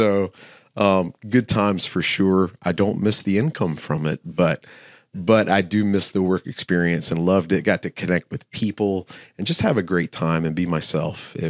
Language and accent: English; Florida, United States; I'm from Central Florida, so very, very populated, lots of tourists.